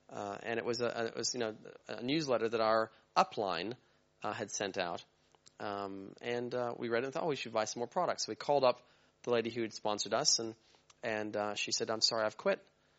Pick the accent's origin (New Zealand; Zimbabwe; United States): New Zealand; We're from New Zealand.